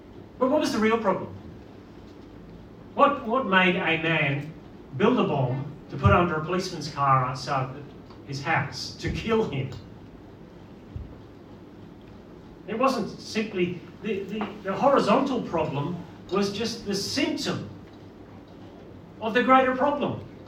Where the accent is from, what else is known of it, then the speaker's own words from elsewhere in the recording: Belfast, Northern Ireland, United Kingdom; I'm from Northern Ireland. I was born in Belfast.